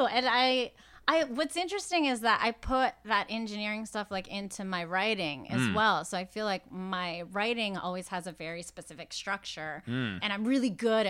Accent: Pittsburgh, Pennsylvania, United States; I grew up in Pittsburgh. There's actually 3 different temples there right now.

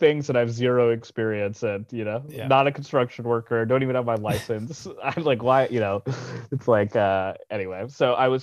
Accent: New York, United States; So I mean, I grew up in New York. I've been here my whole life, actually. Went to school here, still here.

